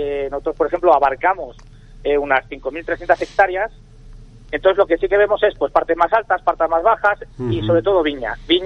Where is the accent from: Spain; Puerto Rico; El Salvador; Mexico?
Spain; Valladolid, Castile and León; como soy de Valladolid y estoy acostumbrado al frío